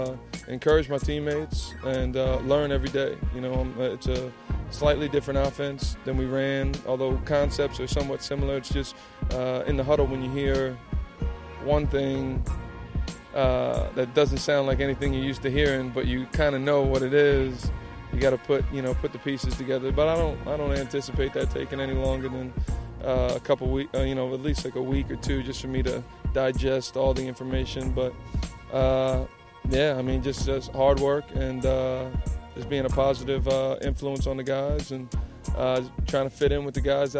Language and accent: English; New Jersey, United States; I'm from New Jersey, so it reminds me of the same type of, home feel, like a Jersey type spot.